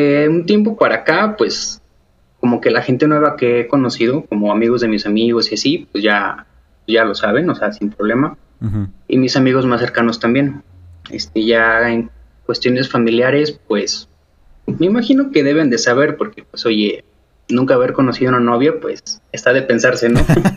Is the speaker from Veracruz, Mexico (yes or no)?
no; Jalisco, Mexico; moved away as an adult; now in Aguascalientes, Mexico; yo soy originario de Jalisco. Uh-huh. Ahorita radico en Aguascalientes. Entonces, pues sí, desde los 18 estoy acá.